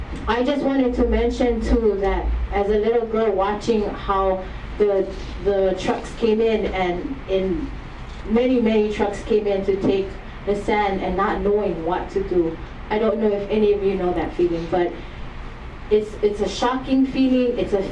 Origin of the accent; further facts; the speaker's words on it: Wai'ehu, Hawaii, United States; I'm from the Wai'ehu, so I've talked about it before. My mo'olelo to that is that I am a sand dune baby, or a child that was raised in the sand dunes